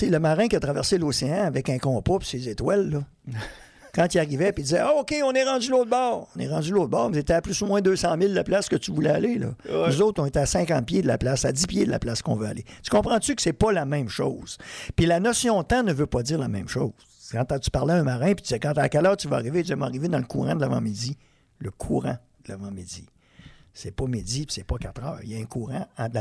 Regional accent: Les Escoumins, Quebec, Canada; moi, je suis originaire des Escoumins. Alors, c'est tout près de Tadoussac, Grande-Bergeronne, ces places-là.

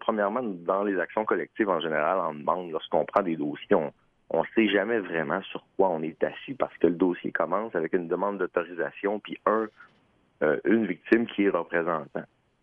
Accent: Quebec City, Quebec, Canada; je viens de la région de Québec, j'ai toujours été ici

